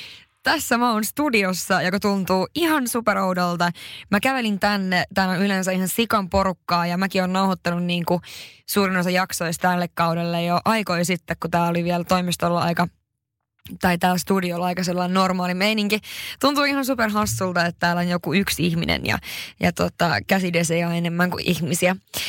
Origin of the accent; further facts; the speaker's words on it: Northern Finland, Finland; ja mä nautin pohjoisesta, kun mä oon pohjoisesta kotoisin